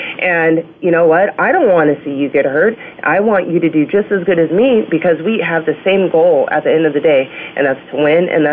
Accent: San Diego, California, United States; I'm from San Diego, and out there we're huge Charger fans.

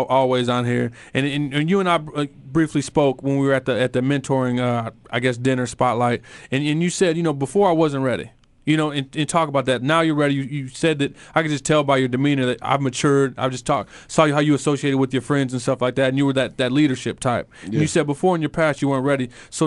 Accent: Midwest, United States; I grew up in the Midwest, played in the Big Ten, the real conference.

